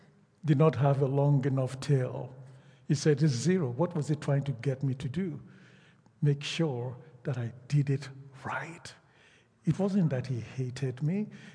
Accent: Lagos, Nigeria; born there; first language Yoruba; English is a second language; also born or lived in Midwest Region; I was born in a city called Lagos, and my first language was the Yoruba language. I spoke primarily Yoruba. That's the language that Rabbi Boku and the rest of them speak. Very little English. And we moved to what was then called Midwest.

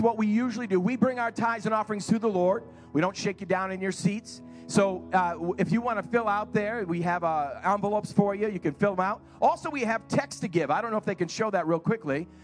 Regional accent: New England, United States; I'm from New England.

